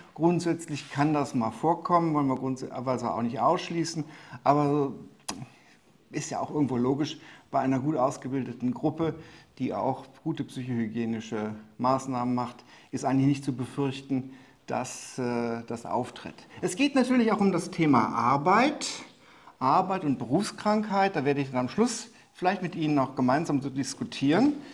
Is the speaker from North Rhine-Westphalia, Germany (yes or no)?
yes; Cologne, North Rhine-Westphalia, Germany; Ich bin zwar nicht in Köln geboren, aber aufgewachsen.